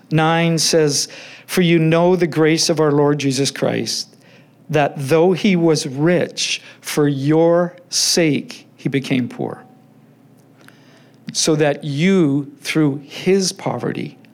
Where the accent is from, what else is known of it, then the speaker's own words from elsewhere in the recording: Richmond, British Columbia, Canada; I was born and raised here in Richmond. I grew up not far from here.